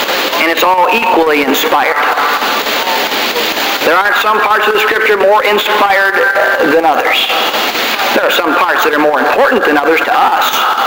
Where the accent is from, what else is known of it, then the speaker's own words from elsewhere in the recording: England, United Kingdom; I'm an Englishman, I'm not a Greek, see?